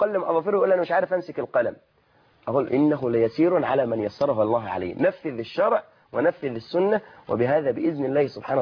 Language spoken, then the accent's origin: Arabic; Egypt